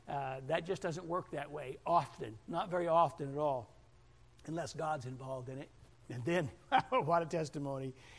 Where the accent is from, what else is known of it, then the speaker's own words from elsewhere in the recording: Huntsville, Alabama, United States; I said, well, from the Huntsville area.